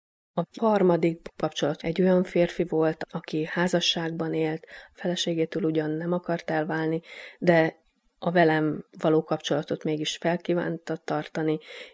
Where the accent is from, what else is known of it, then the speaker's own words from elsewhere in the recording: Transdanubia, Hungary; born there; now in Budapest, Hungary; 1964-ben születtem egy dunántúli kisvárosban. Budapesten élek